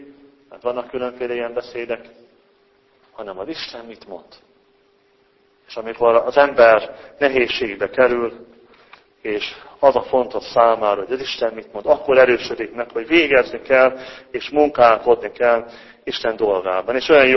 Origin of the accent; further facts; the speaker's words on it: Hajdú-Bihar, Hungary; Hát hazatérek a hajdaságiakhoz, olyanok, mint én vagyok, gyerekként közöttük nevelkedtem, ismertem is, hogy valamennyire a kabaiakat, szoboszlóiakat